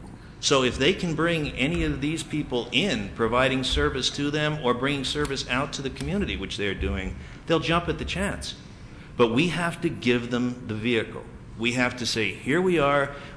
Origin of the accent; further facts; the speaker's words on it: New York, United States; I'm from Rockland County, we're outside of the city, there are houses all over the place.